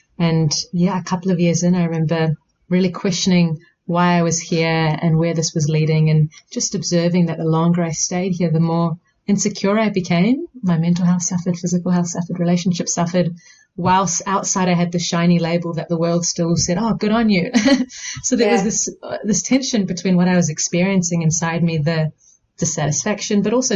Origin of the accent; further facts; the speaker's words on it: India; move to my home country, India